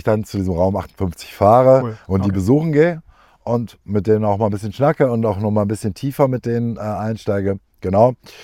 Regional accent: Essen, North Rhine-Westphalia, Germany; Und ich habe gesagt, ja, ich komme aus Essen.

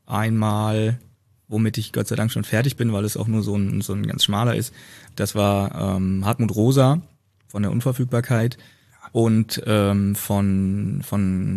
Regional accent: Hesse, Germany; Ich war in meiner Heimat, in der Heimat meiner Freundin, also einmal Nordhessen, einmal Rostock.

